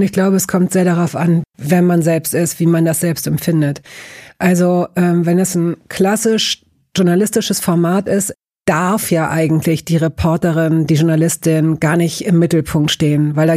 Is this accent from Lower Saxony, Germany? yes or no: yes; Hanover, Lower Saxony, Germany; Mein Vater war Zahnarzt, ich komme aus Hannover